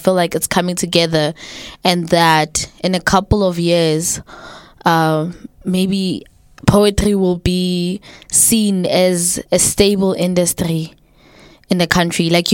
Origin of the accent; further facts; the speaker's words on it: South Africa; I'm from South Africa, just as Amr said. We are all from South Africa.